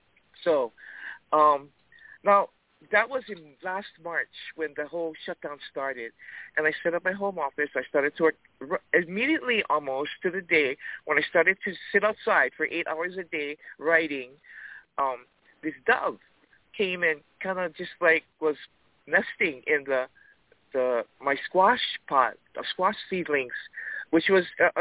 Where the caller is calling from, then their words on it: Kapolei, Hawaii, United States; I'm calling from Kapolei in on the island of Oahu in Hawaii.